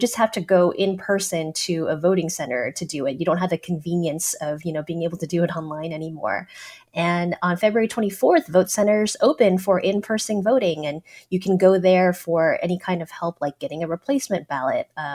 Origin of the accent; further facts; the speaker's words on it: San Francisco, California, United States; I'm from San Francisco. San Francisco's had composting for a very long time.